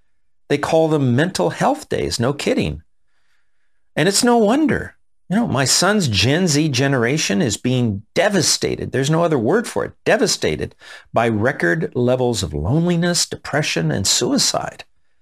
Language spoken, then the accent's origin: English; Los Angeles, California, United States; Growing up in Los Angeles, I was constantly surrounded by noise.